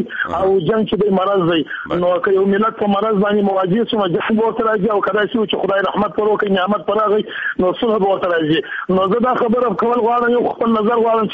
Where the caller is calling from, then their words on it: Kabul, Afghanistan; از کابل صحبت میکنم